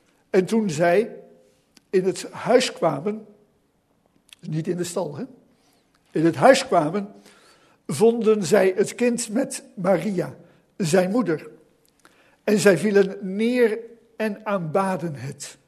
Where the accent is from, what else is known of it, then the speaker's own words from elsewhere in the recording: Veenendaal, Utrecht, Netherlands; ik kom uit Veenendaal, dus dan past het wel om